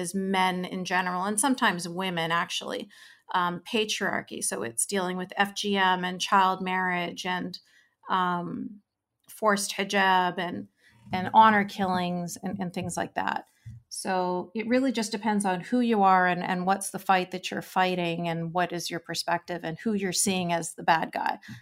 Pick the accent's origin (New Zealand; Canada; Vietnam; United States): Canada; Vancouver, British Columbia; So I grew up in Vancouver, BC.